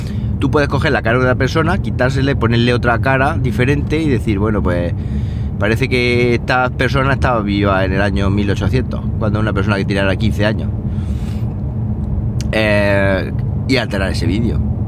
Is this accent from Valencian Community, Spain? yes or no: no; Andalusia, Spain; Y es que hasta mi pueblo, que es un pueblo de 2.000 habitantes de la zona del norte de Jaén, estaba ahí